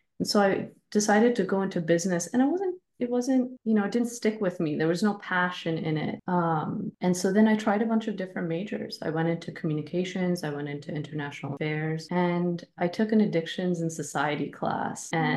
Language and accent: English; Dubai, United Arab Emirates; moved away as an adult; also born or lived in California, United States; I was born in California, raised in Dubai, and then left for after high school.